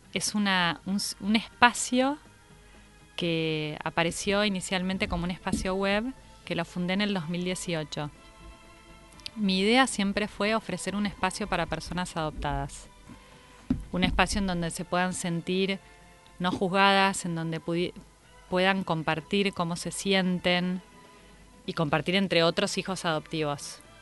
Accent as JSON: {"language": "Spanish", "country": "Argentina", "said": "Por supuesto que la mayoría somos argentinos"}